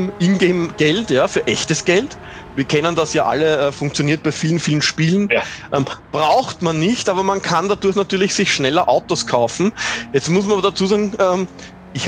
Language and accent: German; Austria; ich als Österreicher